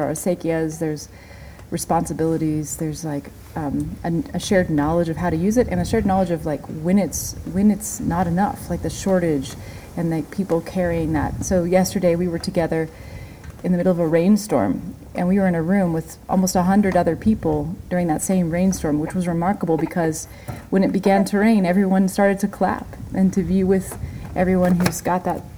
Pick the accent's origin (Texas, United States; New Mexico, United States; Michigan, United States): New Mexico, United States; I'm from New Mexico, but coming up to northern New Mexico to live now